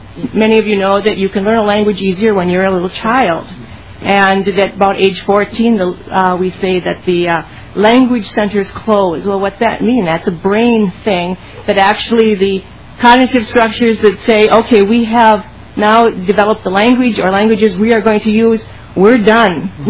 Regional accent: Columbia Heights, Minnesota, United States; I'm from Columbia Heights, Fridley area, and I was 10 years on the school board in Columbia Heights

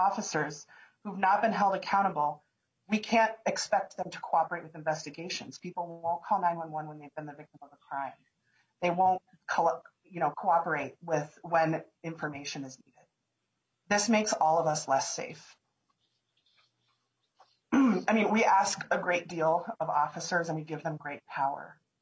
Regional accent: Minneapolis, Minnesota, United States; I grew up in South Minneapolis, I grew up in the district that I represent

